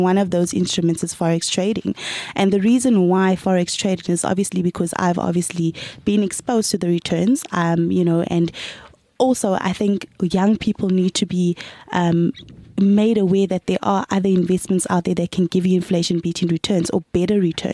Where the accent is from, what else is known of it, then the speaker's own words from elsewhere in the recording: Gauteng, South Africa; I grew up in the East Rand.